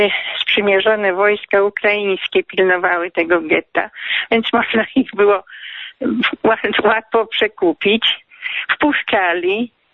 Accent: Poniatowa, Lublin Voivodeship, Poland; born there; Ja urodziłam się w województwie lubelskim. Tam jest takie miasteczko Poniatowa.

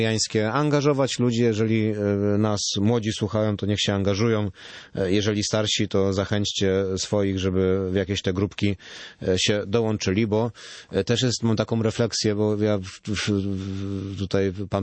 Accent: Silesian Voivodeship, Poland; byłem niedawno u mnie na Śląsku w okręgu z kolei w Orzeszu.

